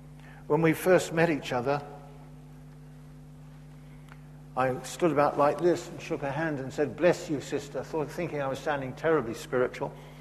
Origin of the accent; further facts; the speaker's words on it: England, United Kingdom; because I'm English, I'd say it like that.